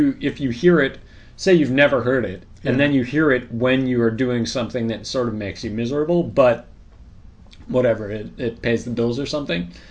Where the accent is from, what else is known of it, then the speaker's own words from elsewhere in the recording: California, United States; moved away; I grew up in the Bay Area around San Francisco, California